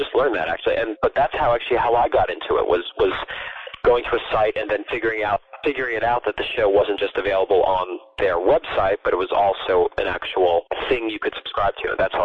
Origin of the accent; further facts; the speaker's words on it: New York City, New York, United States; I'm from New York City originally.